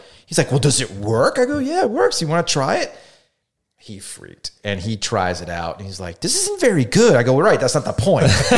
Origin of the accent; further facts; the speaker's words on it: Florida, United States; growing up in South Florida, you have no familiarity with hockey.